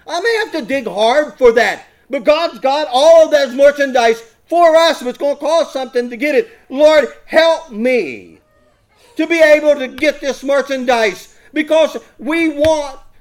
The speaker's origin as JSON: {"language": "English", "region": "West Virginia", "country": "United States", "said": "Listen, I'm from West Virginia, by the way, where the wind doesn't come sweeping down the plate."}